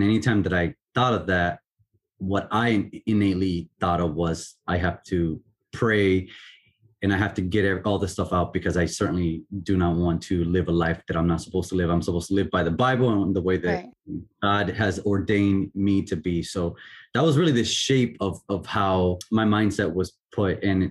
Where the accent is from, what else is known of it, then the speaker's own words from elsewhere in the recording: Puerto Rico; So I come from a very traditional Puerto Rican home, born and raised in Puerto Rico.